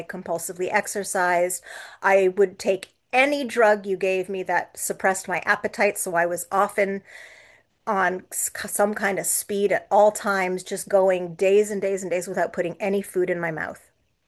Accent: Montreal, Quebec, Canada; So by the time I got to high school, I'm from Montreal, so that would have been grade 7 to 11.

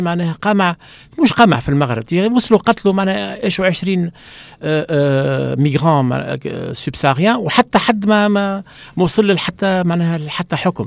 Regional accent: Tunisia; هذه هي الاشكاليه اللي عندنا في تونس

